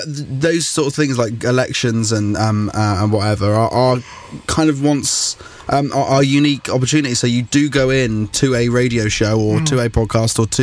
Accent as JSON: {"language": "English", "region": "West Midlands", "country": "United Kingdom", "said": "I'm from Shropshire."}